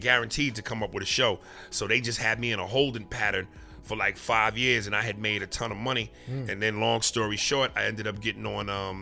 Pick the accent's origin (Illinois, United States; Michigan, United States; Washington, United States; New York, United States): New York, United States; Manhattan; now in Los Angeles, United States; Manhattan, Hell's Kitchen area.